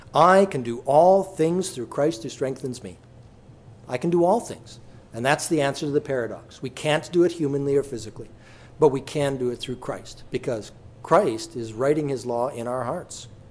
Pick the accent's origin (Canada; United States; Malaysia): Canada; I had met a Jewish person who was from Montreal, from my home country as well